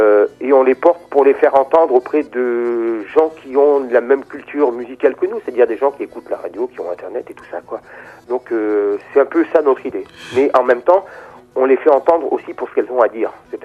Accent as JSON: {"language": "French", "region": "Pays de la Loire", "country": "France", "said": "Moi, je suis de l'Est du département, hein, j'habite aux Herbiers."}